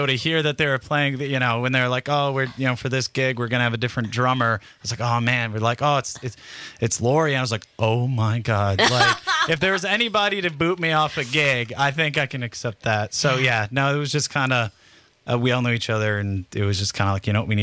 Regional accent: Whitefish Bay, Wisconsin, United States; born or raised there

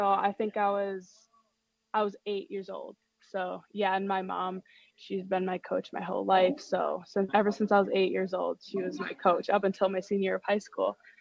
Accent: Wisconsin, United States; since I am from Wisconsin. Like my whole family are huge Badger fans, especially my grandma.

